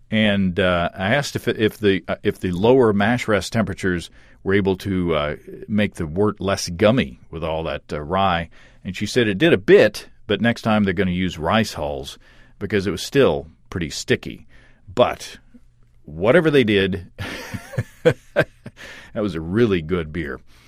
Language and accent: English; Hot Springs, Arkansas, United States; My family and I went down to my hometown of Hot Springs National Park, Arkansas, this past weekend